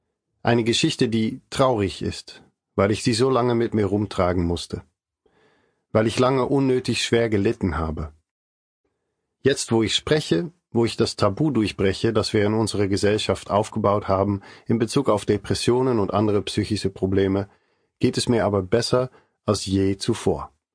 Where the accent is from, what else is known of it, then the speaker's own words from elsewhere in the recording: Ter Apel, Groningen, Netherlands; born there; German is a second language; Ich wurde geboren in Ter Apel, in Groningen, Holland.